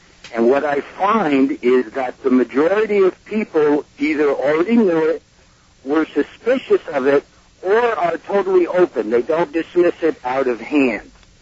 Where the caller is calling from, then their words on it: New York, United States; I'm calling from the Mid-Hudson Valley.